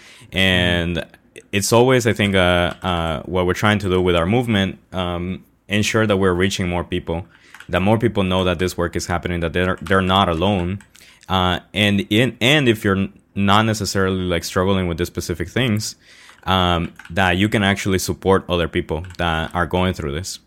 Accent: Guatemala; English is a second language; now in Boston, United States; when I came to the United States, I knew that things were going to be difficult. I was coming from Guatemala, you know, trying to seek for a better life. And, you know, I came to Boston.

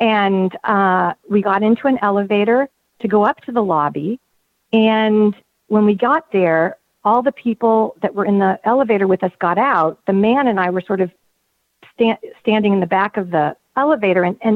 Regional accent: California, United States; And I grew up in the Bay Area, the San Francisco Bay Area

